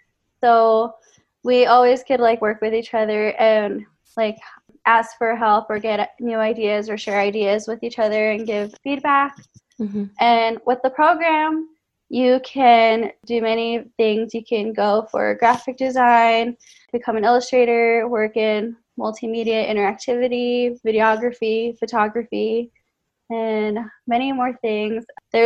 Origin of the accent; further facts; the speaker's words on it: Taos, New Mexico, United States; I am originally from Taos, New Mexico. I attended New Mexico Highlands University